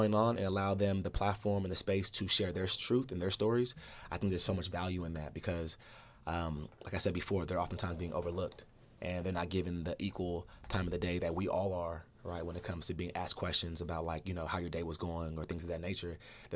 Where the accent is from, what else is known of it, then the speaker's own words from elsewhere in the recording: Nigeria; He's Ghanaian, actually. I'm Nigerian, so we felt like, since we're both from Africa